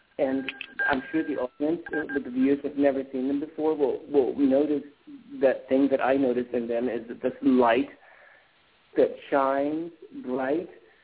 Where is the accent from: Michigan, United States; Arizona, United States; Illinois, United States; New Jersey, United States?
Illinois, United States; Chicago; I was really young. I'm from Chicago, and I graduated from high school.